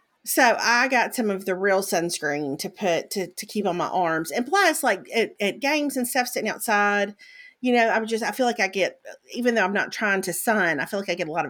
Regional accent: Mississippi, United States; I say Defensils because I grew up in Mississippi.

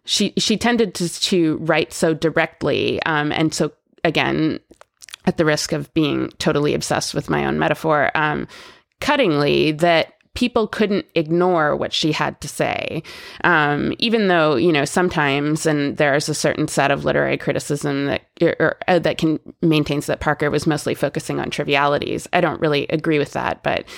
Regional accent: Canada; I'm Canadian and I grew up there and my cultural touchstones are different.

